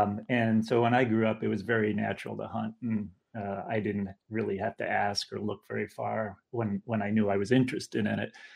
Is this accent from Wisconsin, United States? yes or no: yes; Wisconsin, United States; Well, I grew up in Racine County here in Wisconsin, and so it was a different time.